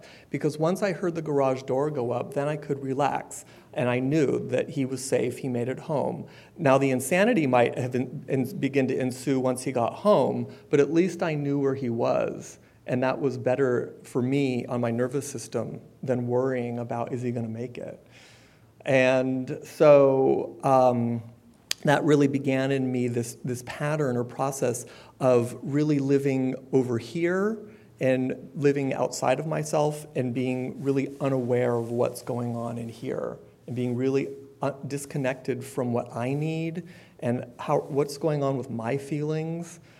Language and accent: English; San Francisco, California, United States; I grew up in San Francisco. I have an older sister and a younger sister.